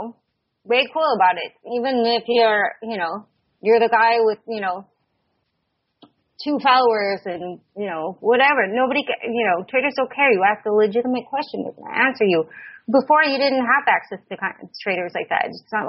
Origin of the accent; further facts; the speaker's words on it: Chicago, Illinois, United States; because I was from Chicago, so that's why.